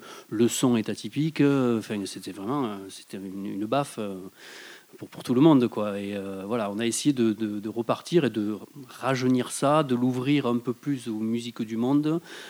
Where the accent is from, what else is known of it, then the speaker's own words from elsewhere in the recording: Bédarieux, Occitanie, France; je suis donc des Hauts-Cantons, je suis du côté de Bédarieux.